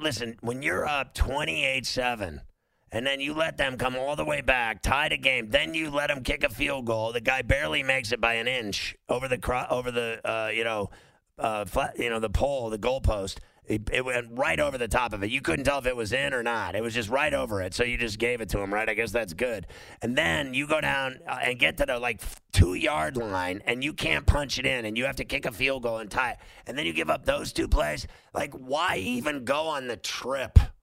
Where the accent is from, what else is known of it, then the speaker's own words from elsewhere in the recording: Pittsburgh, Pennsylvania, United States; I'm a Pirate fan my whole life. I'm from Pittsburgh.